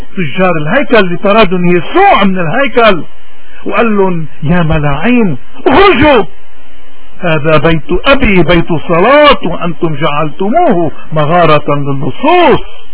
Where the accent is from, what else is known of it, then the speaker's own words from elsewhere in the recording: Lebanon; خلونا نحن خصوصا كلبنانيين، بلدنا عم بيمر بظروف قاسية